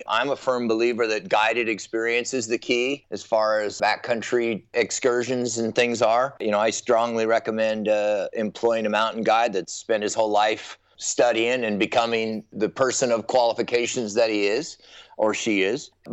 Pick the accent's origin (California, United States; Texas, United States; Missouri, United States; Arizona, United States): California, United States; being a Californian mountaineer, we had plenty of Californian skiers breaking tracks for us in the years prior to us.